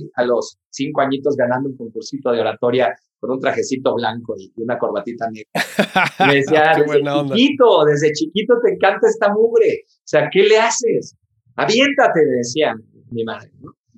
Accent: Mexico; en mi país, en México

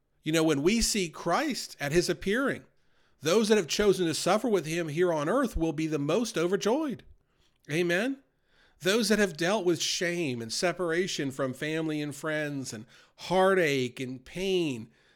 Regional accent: New York, United States; growing up in New York, I was always referred to seeing these epic New York moments

